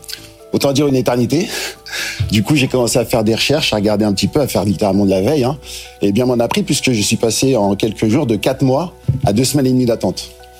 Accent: Lyon, Auvergne-Rhône-Alpes, France; Moi, je viens de Lyon, normalement dans cette région.

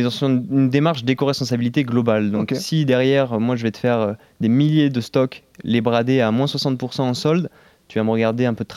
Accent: Bordeaux, Nouvelle-Aquitaine, France; Nous, on est de Bordeaux.

